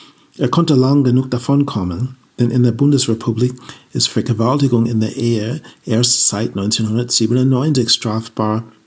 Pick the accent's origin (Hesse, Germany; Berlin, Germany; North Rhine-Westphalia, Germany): Berlin, Germany; Ich bin eine Berliner Transfrau mit afroamerikanischen Wurzeln.